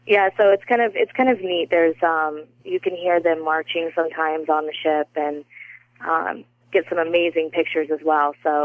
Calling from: Ventura, California, United States; I'm calling from Ventura, California.

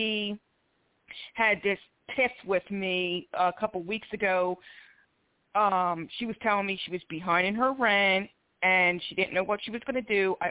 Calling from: Philadelphia, Pennsylvania, United States; I'm calling from Philadelphia, PA.

